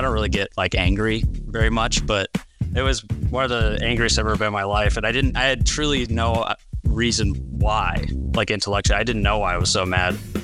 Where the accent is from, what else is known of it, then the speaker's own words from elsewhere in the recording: Gresham, Oregon, United States; moved away; also born or lived in Chicago; I grew up, was born in Chicago, but then when we were five, we moved to Portland, Oregon. So I grew up outside of Portland, Oregon, in Gresham.